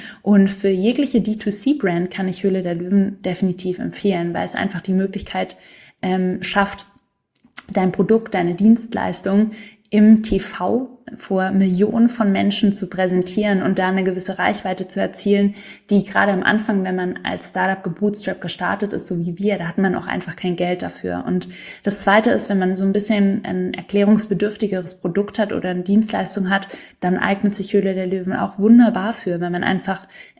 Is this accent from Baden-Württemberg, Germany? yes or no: yes; Baden-Württemberg, Germany; Berlin ist natürlich irgendwie internationaler als Stuttgart. Ich komme selber da aus der Gegend